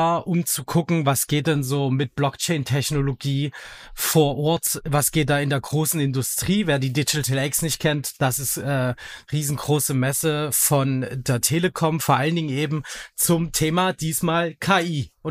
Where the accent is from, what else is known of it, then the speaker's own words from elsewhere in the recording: Dresden, Saxony, Germany; born there; also born or lived in Berlin; now in Oranienburg, Germany; Ich wohne im Osten von Deutschland, also eigentlich gebürtiger Dresdner und bin dann irgendwann über drei Ecken Berlin und so jetzt in Oranienburg gelandet. Also draußen auf dem Land in Anführungsstrichen.